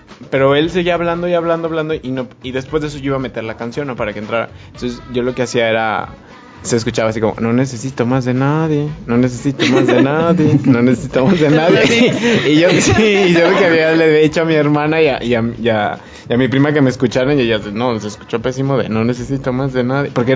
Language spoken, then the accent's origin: Spanish; Saltillo, Coahuila, Mexico; now in Guadalajara, Mexico; cuando yo llegué a Guadalajara, porque yo no soy de aquí, yo soy de Saltillo